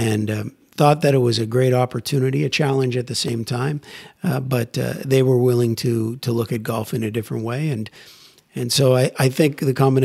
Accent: Toronto, Ontario, Canada; moved away as an adult; now in London, United Kingdom; I grew up in Canada, love in Toronto. I love my country.

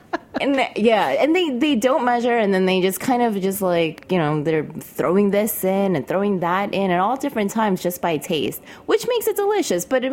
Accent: New York, United States; So I'm really lucky because I grew up in New York.

